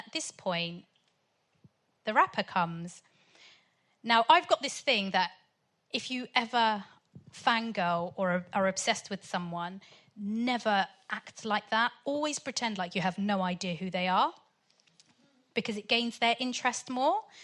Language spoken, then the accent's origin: English; Sudan; oh my God, I'm from Sudan too.